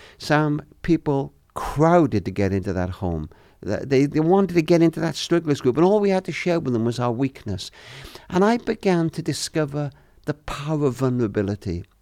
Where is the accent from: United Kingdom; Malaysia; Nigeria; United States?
United Kingdom; Wales; Being Welsh.